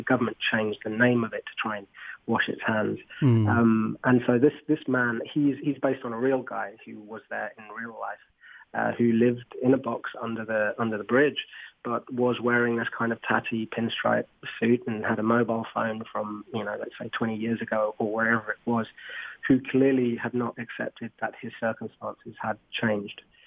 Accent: Madrid, Community of Madrid, Spain; And so as a child, growing up in Madrid, there was this TV show

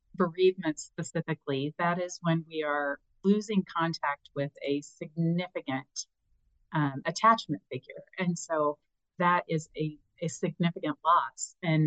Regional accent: Midwest, United States; whereas in my day and age, we did tornado drills. I'm from the Midwest as well.

